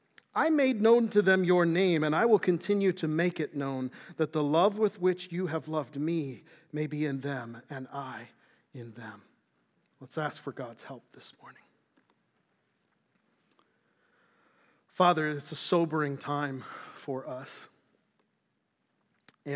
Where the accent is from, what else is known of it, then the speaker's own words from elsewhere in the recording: Illinois, United States; I was not. I was born and raised in Illinois.